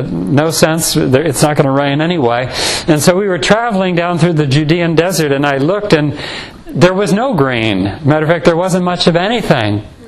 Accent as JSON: {"language": "English", "region": "Michigan", "country": "United States", "said": "I was coming from the Great Lakes area, and Michigan, of course, one of its most valuable assets is all the water that we have, all the shorelines, all the lakes and that sort of thing."}